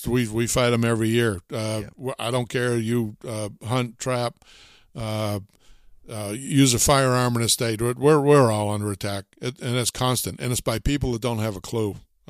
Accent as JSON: {"language": "English", "town": "Thetford", "region": "Vermont", "country": "United States", "tie": "born or raised there", "said": "I think, at least two cases of canine distemper in Thetford right here in my hometown."}